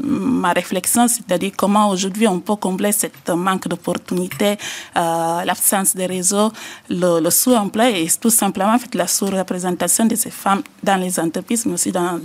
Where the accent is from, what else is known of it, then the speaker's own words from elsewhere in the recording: Italy; moi j'ai grandi en Italie, du coup, en fait